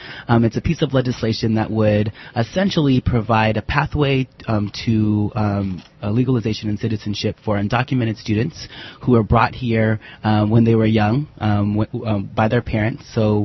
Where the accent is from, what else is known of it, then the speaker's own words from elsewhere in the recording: Sacramento, California, United States; also born or lived in Guam; Yeah, well, I was born in Guam, but I grew up most of my life in Sacramento, California.